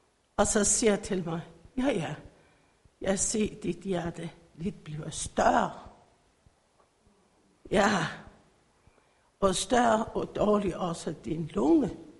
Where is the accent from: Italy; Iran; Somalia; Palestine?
Iran; Danish is a second language; now in Denmark; jeg kommer fra Iran alligevel. Nu er 27 år og bor i Danmark.